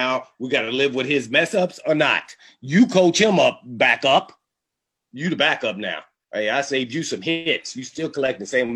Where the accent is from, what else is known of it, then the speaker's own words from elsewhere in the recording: Indianapolis, Indiana, United States; Naturally, I'm from Indy, so I always want to take the Colts down at any cost